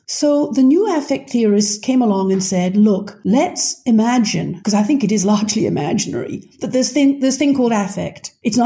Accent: United Kingdom; now in United States; I'm a Brit who's now lived in America for many years.

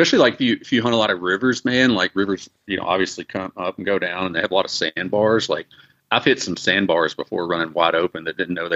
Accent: Arkansas, United States; growing up in Arkansas, like where I did in the river bottoms, you know, we use boat for access a lot.

